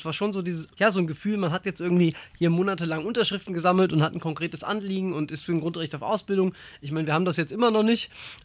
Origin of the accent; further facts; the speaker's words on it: Rossdorf, Hesse, Germany; Also ich bin ja nach dem Tod meiner Mutter bei meinen Großeltern aufgewachsen in Rossdorf und mein Opa war Maschinenschlosser bei der Bahn.